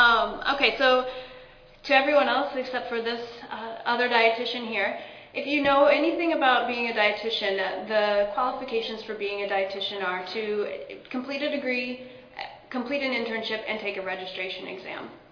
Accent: Chicago, Illinois, United States; I'm from Chicago, so there's a lot of opportunity out there, but there's also a lot of competition

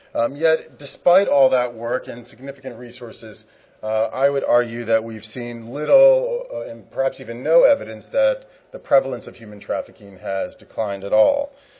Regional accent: Atlanta, Georgia, United States; a problem here in San Francisco, in my hometown of Atlanta, Georgia

